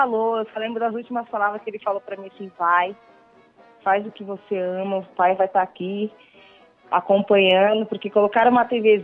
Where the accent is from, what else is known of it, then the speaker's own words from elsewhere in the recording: South Region, Brazil; now in São Paulo, Brazil; Eu passo o ano inteiro sem ir em casa, porque eu sou do Sul e eu fico em São Paulo.